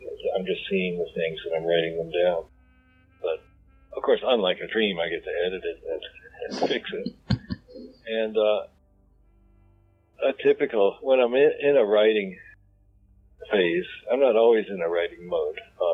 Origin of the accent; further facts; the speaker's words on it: Louisville, Kentucky, United States; Well, I grew up in Louisville, Kentucky, and there was a single bookshelf with science fiction books in the Louisville Free Public Library